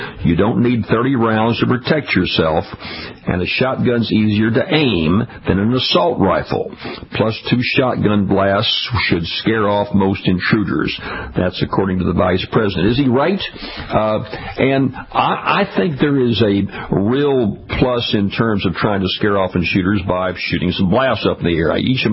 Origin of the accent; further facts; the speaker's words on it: Louisiana, United States; The pendulum swings the other direction in my home state of Louisiana